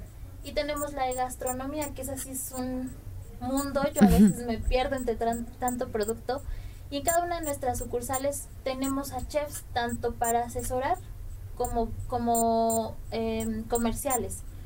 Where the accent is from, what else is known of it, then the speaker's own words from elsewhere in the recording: Mexico; A mí, en las oportunidades que he podido salir, sí me ha tocado el de mexicana, sí